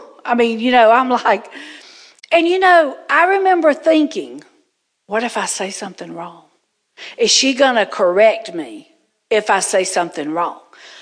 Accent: Georgia, United States; That's my Georgia. I was born and raised in Georgia. That's my Georgia coming out.

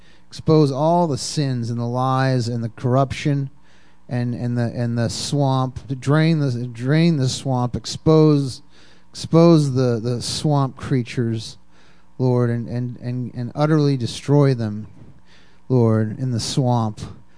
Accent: Massachusetts, United States; I come from Massachusetts, and I've been to Martha's Vineyard 100 times

